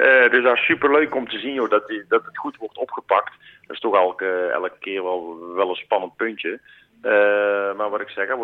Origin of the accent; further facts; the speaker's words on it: Oosterhout, North Brabant, Netherlands; Ik kom trouwens uit Oosterhout, het Brabantse Oosterhout.